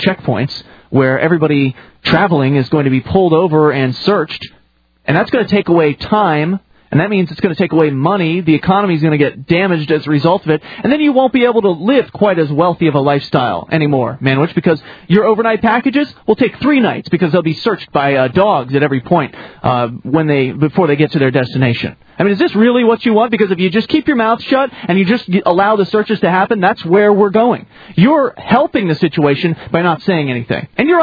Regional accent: United States; It's my job as an American, a freedom-loving American, to stand up for them.

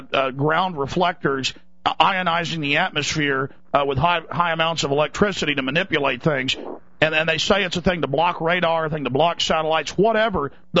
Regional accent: Texas, United States; growing up in Texas, you didn't see contrails at 3,000 feet.

